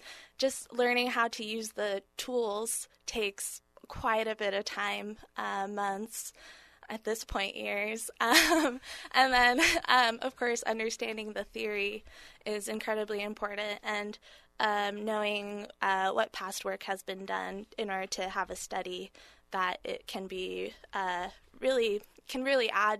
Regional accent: Portland, Oregon, United States; I'm not originally from Southern Oregon. I'm originally from the Portland area.

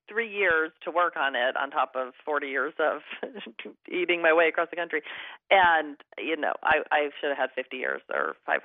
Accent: Indiana, United States; born there; also born or lived in Kentucky / California / Alaska / Oklahoma; now in Pennsylvania, United States; I was born in Indiana. We lived in Kentucky. My parents are from New York, lived in Kentucky, California, 6 years in Alaska, 6 years in Oklahoma, Colorado, New York City, Virginia, and I now live in Pennsylvania.

